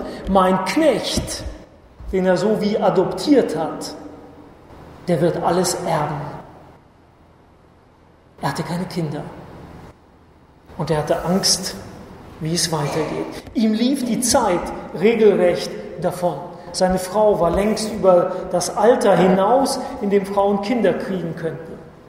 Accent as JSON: {"language": "German", "region": "Rhineland", "country": "Germany", "said": "Bei uns im Rheinland kennt man das irgendwie nicht."}